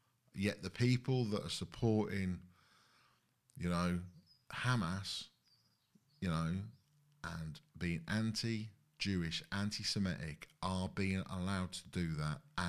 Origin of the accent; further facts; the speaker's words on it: England, United Kingdom; born there; I was born in England. I'm English. Yes, I'm afraid I'm white.